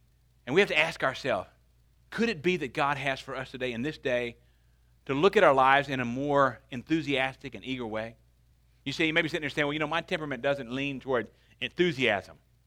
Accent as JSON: {"language": "English", "town": "Paris", "region": "Arkansas", "country": "United States", "tie": "born there", "said": "I was born in Paris, Arkansas. It's a hole-in-the-wall place out in the country"}